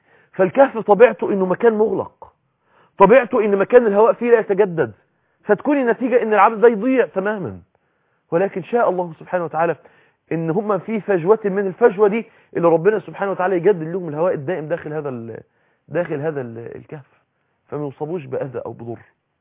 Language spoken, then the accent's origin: Arabic; Egypt; انت عارفين عندنا في مصر بيقولك ايه لعنة الفراعنة